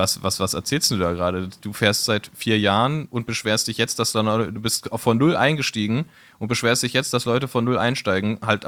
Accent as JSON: {"language": "German", "region": "Berlin", "country": "Germany", "said": "dass das totaler Quatsch ist, eigentlich im Sommer als Berliner zu verreisen, weil es die einzig schöne Zeit in Berlin ist."}